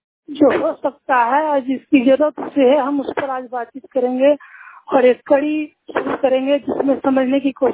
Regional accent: Giddhaur, Bihar, India; Gidhaur mobile वाणी से … गिद्धौर से हूँ।

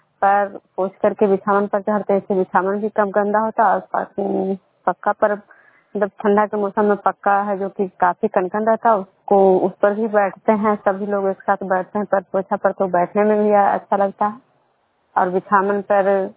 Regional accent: Vishnupur, Bihar, India

